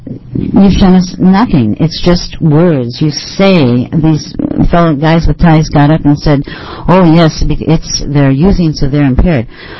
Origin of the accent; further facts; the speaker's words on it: Eugene, Oregon, United States; I'm from Eugene.